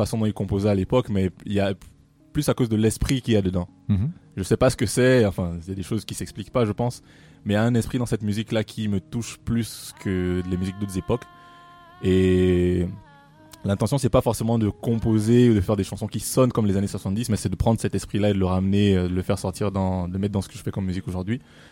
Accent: Gabon; Je suis né et j'ai grandi au Gabon, qui est francophone.

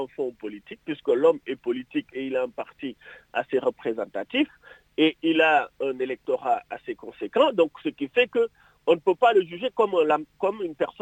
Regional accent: Senegal; on est des Sénégalais, mais les institutions consulaires ou diplomatiques n'appartiennent pas au président de la République. C'est un bien de tous les Sénégalais.

